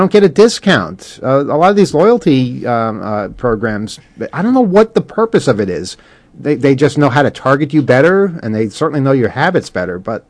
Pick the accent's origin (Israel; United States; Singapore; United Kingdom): United Kingdom; As a Brit, I'm deeply ashamed of it.